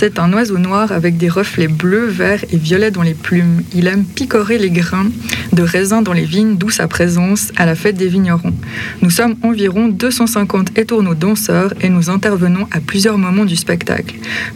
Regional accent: Vevey, Vaud, Switzerland; J'ai grandi à Vevey et je suis très attachée à la région.

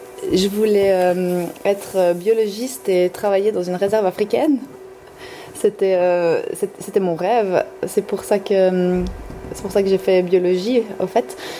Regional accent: Sion, Valais, Switzerland; Alors, dans mon enfance, j'ai vécu en Valais, plus particulièrement à Sion. Oui, j'ai passé toute mon enfance là-bas avant de venir dans le canton de Vaud.

